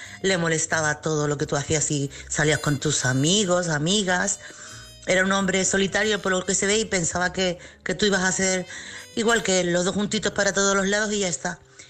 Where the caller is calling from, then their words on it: Chiclana de la Frontera, Andalusia, Spain; corresponsal de Chiclana.